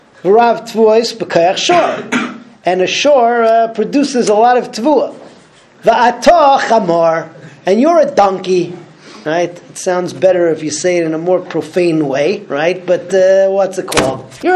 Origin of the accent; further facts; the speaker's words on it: New York, United States; You all know I grew up in Muncie, New York. Like most people in Muncie, we had a relatively decent-sized house.